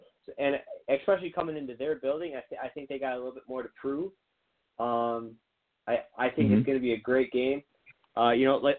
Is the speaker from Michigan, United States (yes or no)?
yes; Michigan, United States; Next up, you being from Michigan, I'm from Michigan.